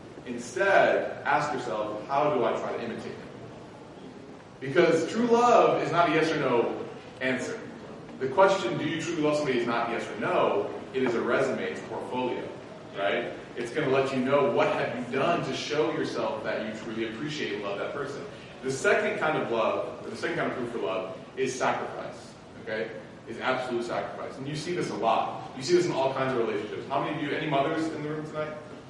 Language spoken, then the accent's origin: English; Chicago, Illinois, United States; You know, I grew up in Chicago in the 90s. I was born in 88.